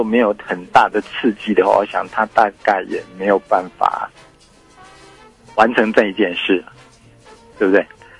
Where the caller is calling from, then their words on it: Chiayi, Taiwan; 我是嘉义的